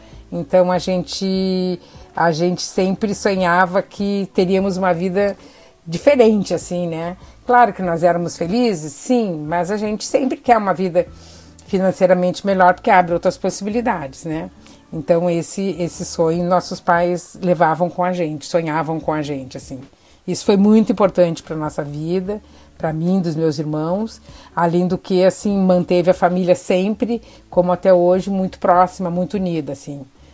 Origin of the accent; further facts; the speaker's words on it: Rio Grande, Rio Grande do Sul, Brazil; also born or lived in Porto Alegre; Eu saí do interior, eu saí de Rio Grande aos 18 anos e fui para a capital, para Porto Alegre, para estudar.